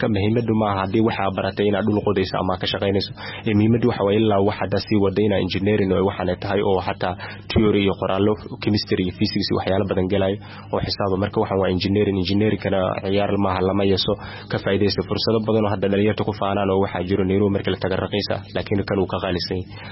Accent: Qoryooley, Lower Shabelle, Somalia; born there; waxaan ku dhashay Qoryooley.

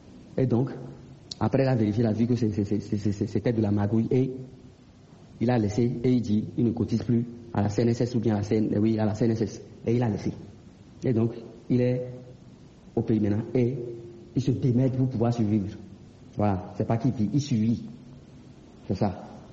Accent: Benin; now in Niger; Je commence par le Bénin puisque je suis béninois résident au Niger.

